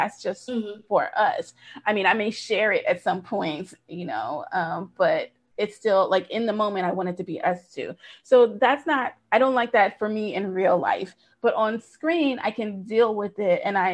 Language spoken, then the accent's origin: English; United States; And I am Black American, so I can't really speak to a Mexican and Mexican American heritage and the cultural aspects of that.